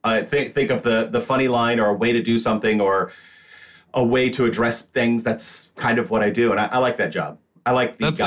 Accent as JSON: {"language": "English", "region": "Washington", "country": "United States", "tie": "born or raised there", "said": "I am a Washingtonian, meaning that I grew up in outside Seattle, was born in the Puget Sound area"}